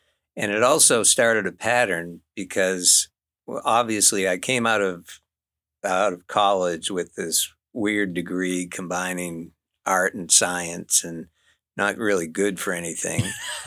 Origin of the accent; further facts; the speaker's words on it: Maine, United States; moved away as an adult; now in Cordova, United States; I actually came up to Cordova, which is where I still live, in 1977. And I came from Maine, and I had never seen an actual glacier